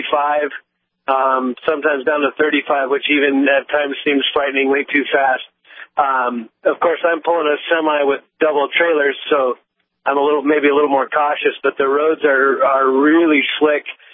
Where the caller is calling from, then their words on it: Larimore, North Dakota, United States; I'm driving from Grand Forks towards Devil's Lake, and I'm right out here by Larimore.